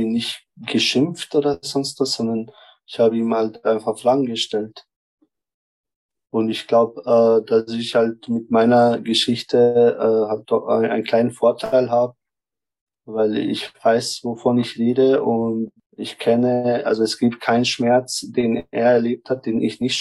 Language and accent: German; Germany; now in Vienna, Austria; Ich komme aus Deutschland hierher